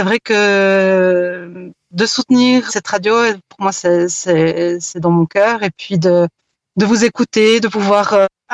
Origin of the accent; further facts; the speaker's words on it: Switzerland; C'est vrai qu'en tant que Suissesse, j'ai essayé de trouver d'autres radios plus locales